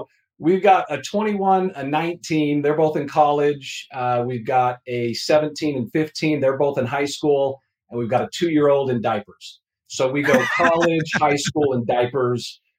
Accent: Utah, United States; I didn't, you know, I grew up in Utah. We didn't have pest control.

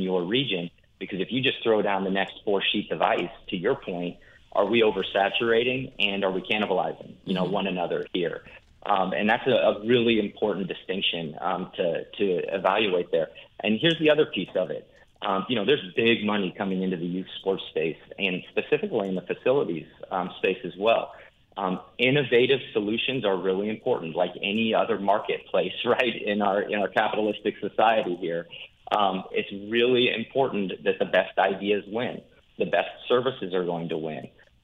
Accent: Iowa, United States; I'm from Iowa originally, so I love the movie Field of Dreams.

